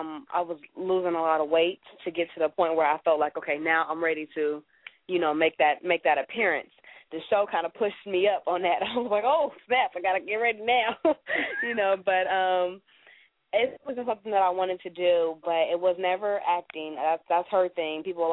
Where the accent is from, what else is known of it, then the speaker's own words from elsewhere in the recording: Chicago, Illinois, United States; don't fool, you know, the pretty girl, I'm from Chicago, though